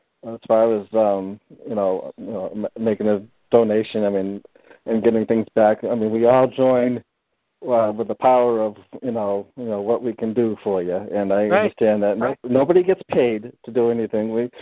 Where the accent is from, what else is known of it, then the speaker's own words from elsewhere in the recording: United States; I just want to do my part as an American to try to get this country back again.